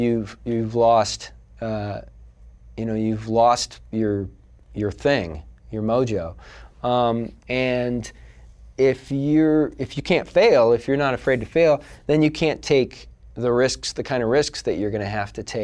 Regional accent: Midwest, United States; Because I'm from the Midwest and we don't have that, so you just say he's just low key.

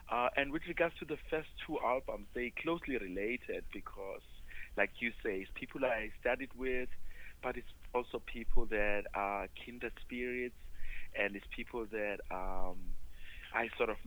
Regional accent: South Africa; first language Zulu; English is a second language; in Isizulu, which is my native tongue

